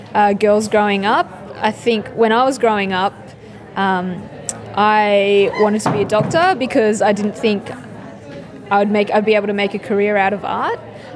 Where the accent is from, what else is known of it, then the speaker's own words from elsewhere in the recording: Australia; I can't say I'm entirely proud of being Filipina, but I'm not entirely proud of being Australian either.